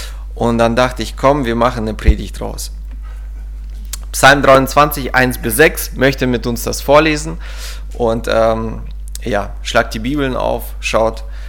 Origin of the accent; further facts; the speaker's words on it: Coesfeld, North Rhine-Westphalia, Germany; Ich komme aus Coesfeld.